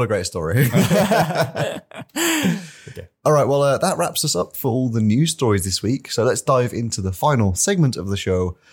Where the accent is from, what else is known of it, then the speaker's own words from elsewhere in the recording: United Kingdom; as a British person, you know, I don't know a lot about baseball